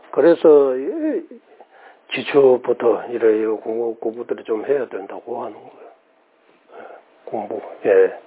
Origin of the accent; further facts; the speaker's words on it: Tibet, China; Korean is a second language; now in South Korea; 그래서 한국에 처음 와서 성불로 하세요라고 하면 저 좀 그런 거예요